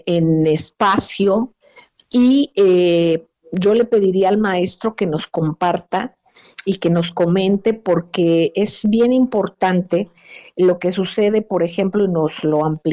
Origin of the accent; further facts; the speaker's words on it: Mexico; yo como madre mexicana, me permití hablar